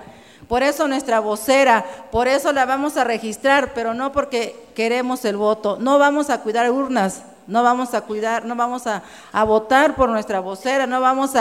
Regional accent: Mexico; porque creo que todos los mexicanos estamos sufriendo el gran despojo

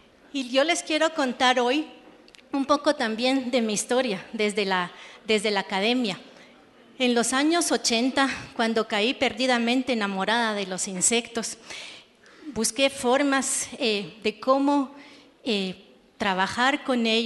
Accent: Guatemala; Y al regresar a Guatemala, de donde soy originaria

